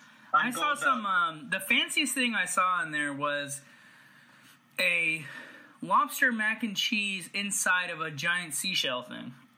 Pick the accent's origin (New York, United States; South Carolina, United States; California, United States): California, United States; I'm from California. You forgot, Dave.